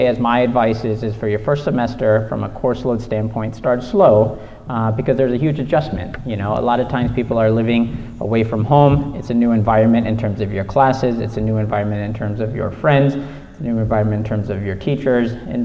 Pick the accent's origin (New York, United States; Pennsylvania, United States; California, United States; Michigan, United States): Michigan, United States; I grew up in Michigan. I went to school at the University of Michigan, then I went to actually in Atlanta, so I was at Emory University for medical school